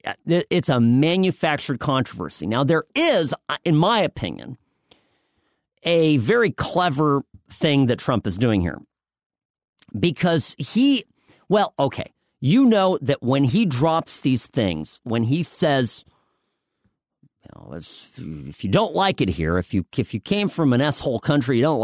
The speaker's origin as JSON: {"language": "English", "country": "United States", "tie": "born there", "said": "It's like telling me to go back to the Czech Republic. I was born here. You know, I'm an American."}